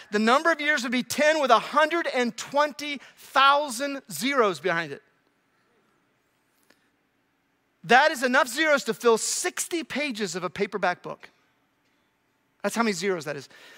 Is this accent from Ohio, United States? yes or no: yes; Newark, Ohio, United States; I'm from Newark, Ohio, so this really appeals to me.